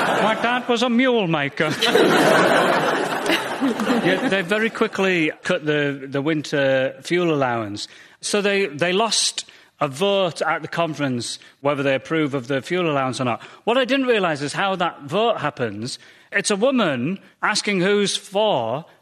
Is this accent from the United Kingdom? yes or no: yes; Goole, Yorkshire and the Humber, United Kingdom; In my hometown of Goole